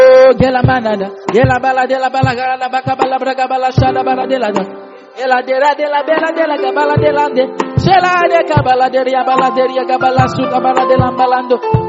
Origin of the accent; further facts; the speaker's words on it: Edo, Nigeria; What state are you from? I'm from Edo state. I can't have Tunde as a sister.